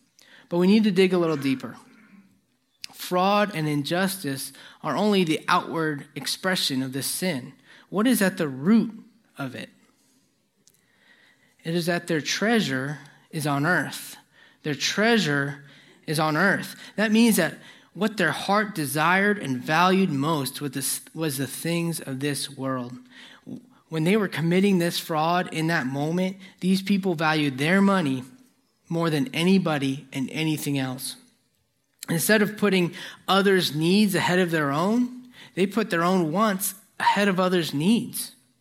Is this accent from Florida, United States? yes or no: no; New Jersey, United States; I'm from Jersey, trust me, it's a good bagel.